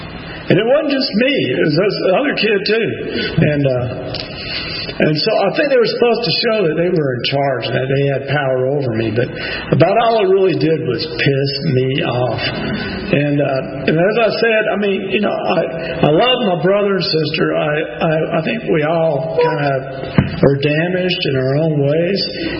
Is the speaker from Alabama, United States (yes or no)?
yes; Birmingham, Alabama, United States; born there; And anyway, I was born in Birmingham, Alabama, October the 14th, 1953.